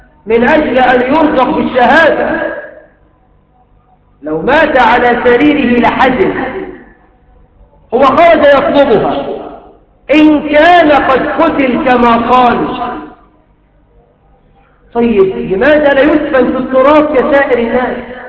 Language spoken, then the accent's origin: Arabic; Egypt; بلدنا مصر